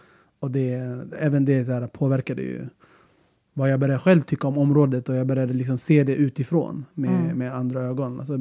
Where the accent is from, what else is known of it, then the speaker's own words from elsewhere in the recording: Tensta, Stockholm County, Sweden; när folk frågade var är du från, så började jag säga att jag var från Spånga. Vilket är en teknisk sanning. Tensta ligger i Spånga.